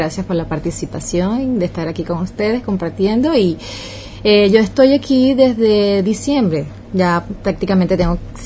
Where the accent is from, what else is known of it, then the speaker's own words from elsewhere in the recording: Venezuela; ahorita como venezolana, viendo estas dificultades y estas trabas que hemos tenido con relación a algunos procesos de inmigración